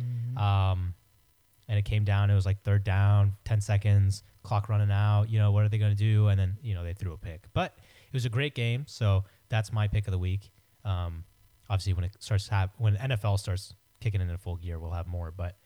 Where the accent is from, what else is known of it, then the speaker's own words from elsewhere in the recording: California, United States; Cameron, do you know that I'm from Southern California?